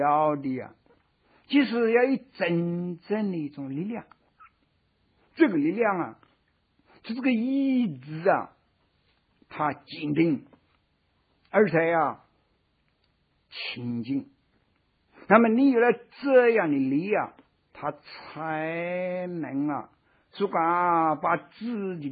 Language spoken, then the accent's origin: Chinese; China; 这个初二三的这个月亮啊，才升起来。我们中国人叫做月牙